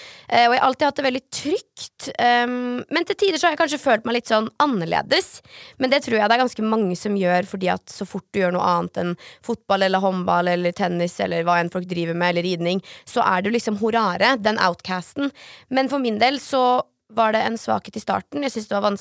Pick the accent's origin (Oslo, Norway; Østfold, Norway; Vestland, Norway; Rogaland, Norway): Østfold, Norway; Sarpsborg; Når jeg ser tilbake på Sarpsborg og livet mitt der, starten på livet, har jeg hatt en veldig trygg og fin oppvekst.